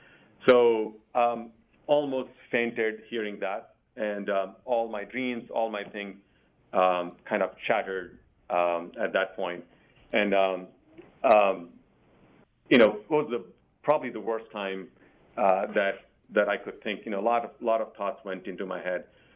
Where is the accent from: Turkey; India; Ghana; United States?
India; I grew up in India